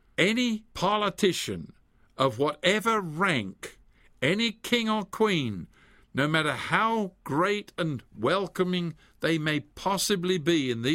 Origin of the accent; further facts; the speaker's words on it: England, United Kingdom; as an Englishman